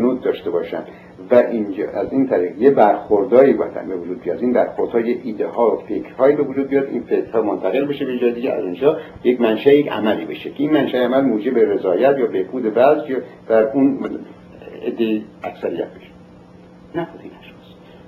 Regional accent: Iran; من وقتی که از امریکا آمریکا تحصیلاتم تموم شد، برگشتم به ایران و برمیگشتم وطنم، برگشتم اونجا کار بکنم.

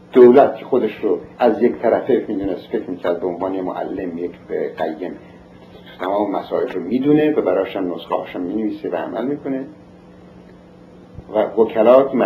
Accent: Iran; من وقتی که از امریکا آمریکا تحصیلاتم تموم شد، برگشتم به ایران و برمیگشتم وطنم، برگشتم اونجا کار بکنم.

